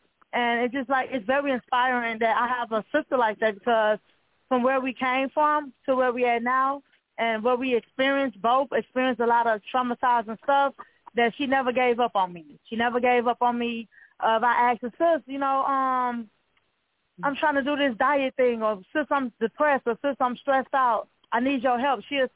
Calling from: Milwaukee, Wisconsin, United States; I'm calling from Milwaukee, Wisconsin.

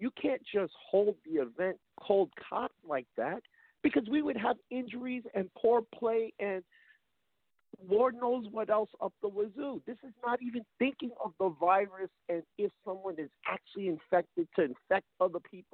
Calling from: Queens, New York, United States; Evening, your coach. … from Queens.

